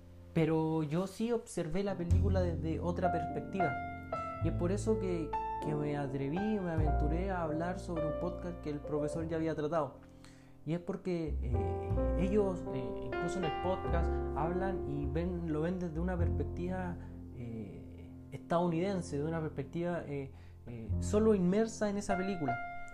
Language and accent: Spanish; Chile; a lo que vivimos y nos sucede a nosotros como sociedad chilena